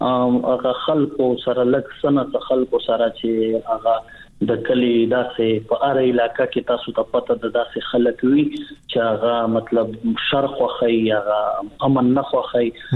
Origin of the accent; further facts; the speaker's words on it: Bannu, Khyber Pakhtunkhwa, Pakistan; زه خو بیسیکلی د بنو یم، په بنو کې پیدا شوی یم، په بنو کې لوی شوی یم. بنو زمونږ ابایی علاقہ دا، زمونږ دا پلار، زمونږ دا نکنو جائیدادونه ټول بنو کې دي.